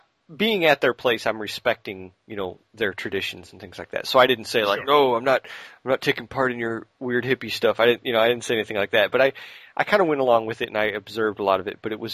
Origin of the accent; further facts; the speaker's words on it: Illinois, United States; especially growing up near Chicago, we never saw stars because it was always either cloudy or pollution.